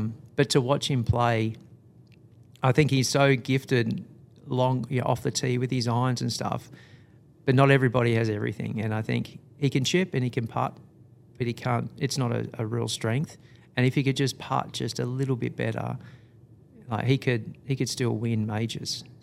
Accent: Australia; Like my home course, in my home state, Lake Caron, that's our premier championship layout.

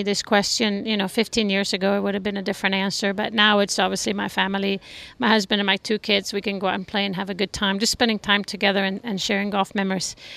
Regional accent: Sweden; English is a second language; growing up in Sweden as a little girl

